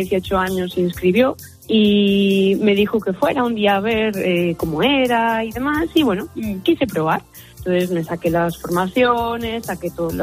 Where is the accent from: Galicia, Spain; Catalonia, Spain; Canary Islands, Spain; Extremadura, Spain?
Galicia, Spain; yo que vengo de Galicia, donde hace frío.